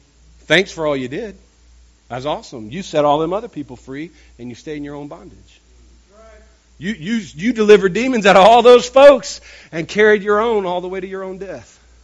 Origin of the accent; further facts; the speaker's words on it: the South, United States; Now look, I grew up in the South.